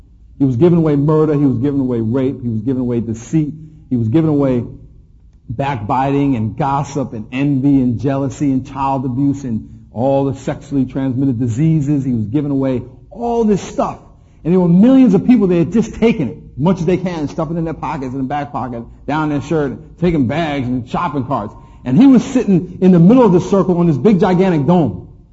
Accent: New York, United States; moved away as an adult; I grew up in right outside New York City. And in 1982, I was drafted to play for the Los Angeles Rams. Flew out here, first time in California

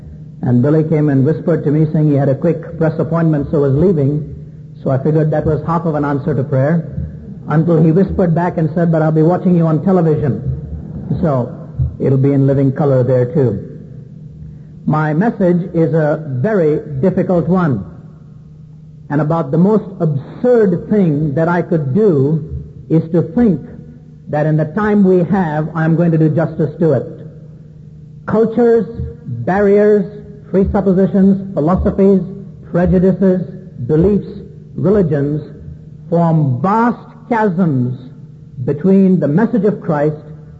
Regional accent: New Delhi, Delhi, India; I remember when I was raised in India, many a time seeing this sight take place somewhere in the streets of the city of New Delhi.

